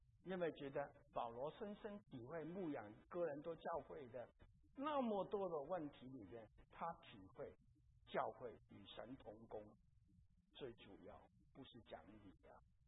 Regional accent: China; 我不觉得不好啊，啊，我蛮高蛮骄傲，自己是中国人呐、啊，我们中国人的这个道德观呢、价值观呢、处事的观念都蛮不错的

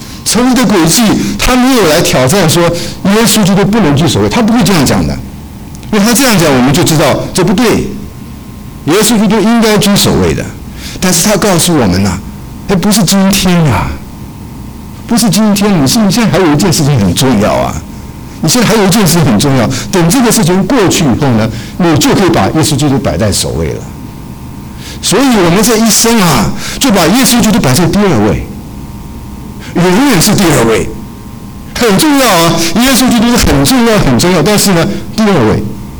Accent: China; 特别是我们中国人来讲的话，那埋葬父亲啊，那当然应该嘛

